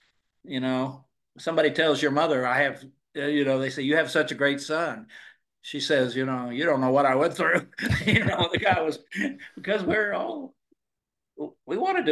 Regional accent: Oklahoma, United States; when I was growing up in Oklahoma at 16, you had a job.

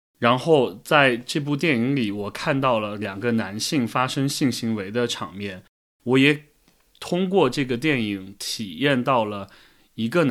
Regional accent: Sichuan, China; 我出生成长在四川的一个相对的一个小城市，然后那里的生活节奏很慢，大家也都有自己相对封闭的圈子

